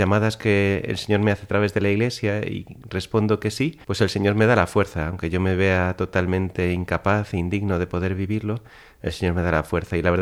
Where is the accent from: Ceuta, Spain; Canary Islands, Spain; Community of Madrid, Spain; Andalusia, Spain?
Community of Madrid, Spain; Madrid; born there; yo nací en Madrid en el año 1974. Estudié allí en el Colegio de los Menesianos. Después estudié empresariales en la Universidad Complutense, en el campus de Somos Aguas.